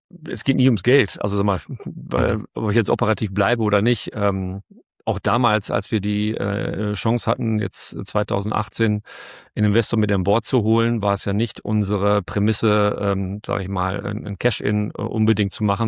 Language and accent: German; North Rhine-Westphalia, Germany; Ich bin ja aus dem schönen Westmünsterland hier.